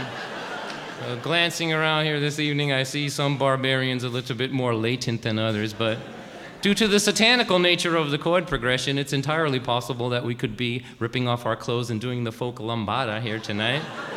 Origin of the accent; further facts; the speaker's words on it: Lynn, Massachusetts, United States; I'm from Lynn, what can I say? People from Lynn just act this way. I don't talk slick like I'm from Nahant.